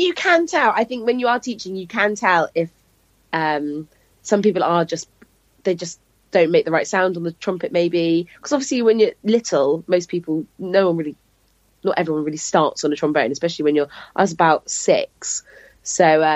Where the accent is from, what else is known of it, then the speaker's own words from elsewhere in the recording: Porthleven, South West England, United Kingdom; So I was brought up in Cornwall. I'm a Cornish girl.